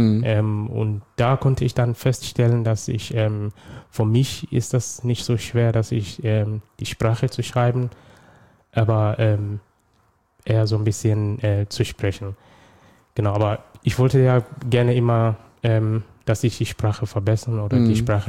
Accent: Somalia; German is a second language; now in Germany; Ursprünglich komme ich aus Somalia. Ich bin seit 2011 in Deutschland.

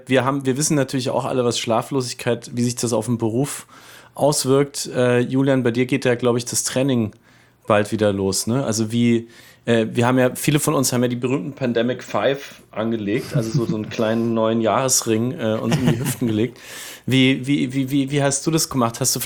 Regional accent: Nuremberg, Bavaria, Germany; Und ich komme aus Nürnberg, also ganz in der Nähe, was wir sagen, wirklich die Frankenmetropole ist.

